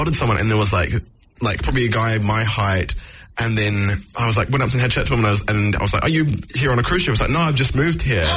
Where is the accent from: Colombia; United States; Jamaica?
Jamaica; as proud as I am as a Jamaican